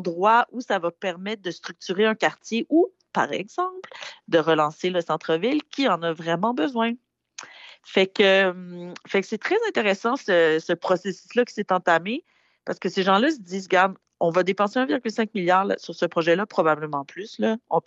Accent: Quebec, Canada; on se rend compte que ça arrive ici, chez nous, au Québec

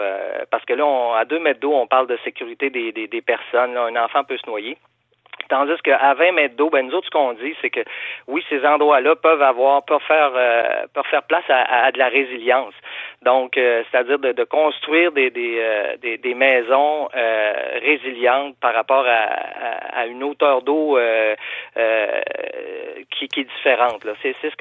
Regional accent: Quebec, Canada; Moi, je viens de Vaudreuil-Soulanges, donc il y a la ville de Rigaud qui est fortement touchée.

